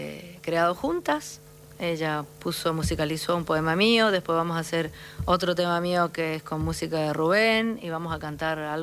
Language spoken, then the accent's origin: Spanish; San Rafael, Mendoza, Argentina; De San Rafael Mendoza.